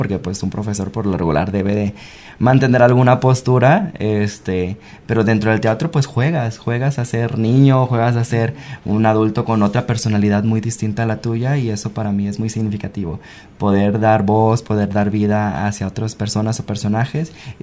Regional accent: Colima, Mexico; Soy de Colima, allá lo empecé a hacer.

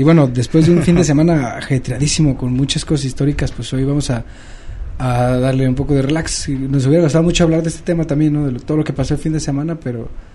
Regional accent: Mexico; una bebida que viene como a darnos identidad bien machín como lo que somos como mexicanos

